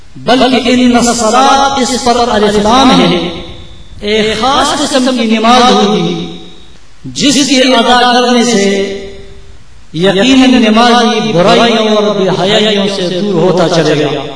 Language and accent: Urdu; Khyber Pakhtunkhwa, Pakistan; Urdu is a second language; چونکہ میرا تعلق صوبہ سرحد سے ہے اور پٹھان قبیلے سے ہے، اس لیے اردو لینگویج کی بنیاد پر اگر تذکیر و تانیث اور کاغذ کی کے کچھ غلطیاں محسوس کریں